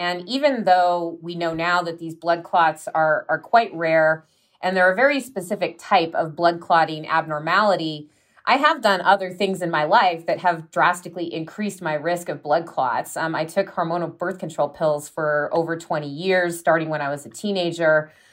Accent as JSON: {"language": "English", "country": "United States", "said": "And unfortunately, some of this is the fault, really, of my home country, the U.S."}